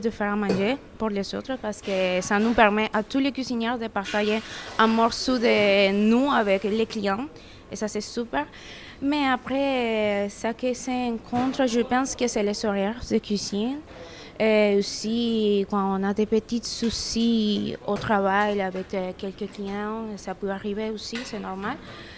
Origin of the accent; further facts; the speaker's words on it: Venezuela; French is a second language; moved away as an adult; now in France; Bonjour madame … je suis originaire de Venezuela. Et j'habite en France depuis 3 ans et demi. Et maintenant, je suis apprenante ici au CFA à Digne-les-Bains.